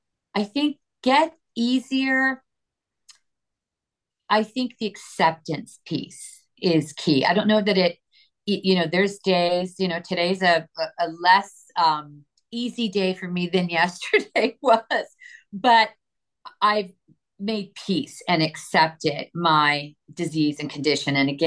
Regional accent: California, United States; I was living in the San Francisco Bay Area. I'm from California

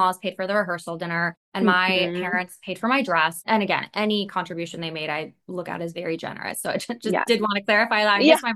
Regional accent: Georgia, United States; Cause I'm from Georgia and you get married as soon as you graduate college.

